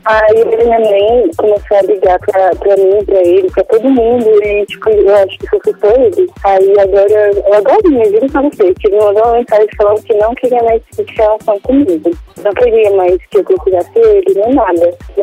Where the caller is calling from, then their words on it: Brasília, Federal District, Brazil; Eu falo de Brasília.